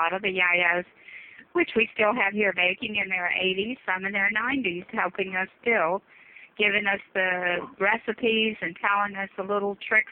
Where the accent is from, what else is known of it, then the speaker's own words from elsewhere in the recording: Norfolk, Virginia, United States; my father actually was from overseas, and I was a Greek American born. So okay. I was born and raised here in Norfolk area.